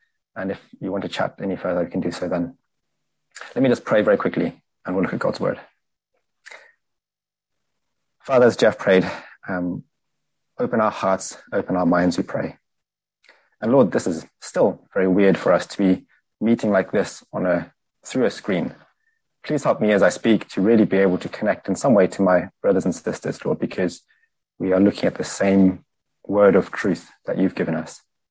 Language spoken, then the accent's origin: English; Zimbabwe; now in Cambridge, United Kingdom; I'm working for Friends International. You can hear a bit of an accent. I'm from Zimbabwe. I live in Cambridge. I've got three kids upstairs. So if you hear some noise, that's probably them. I've been here nearly 5 years.